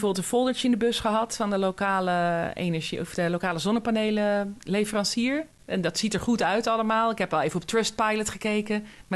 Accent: The Hague, South Holland, Netherlands; ik ben verhuisd naar een plek aan de andere kant, of nou, niet de andere kant van Nederland, het klinkt wel heel erg, maar ik kom ook uit Den Haag en ik woon nu niet meer in Den Haag.

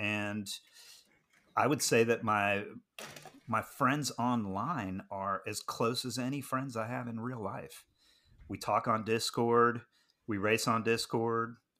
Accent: United States; accent: Southern; So we're right on the Georgia line. And that will explain my accent, which is a little bit Southern. I've been here since the 70s.

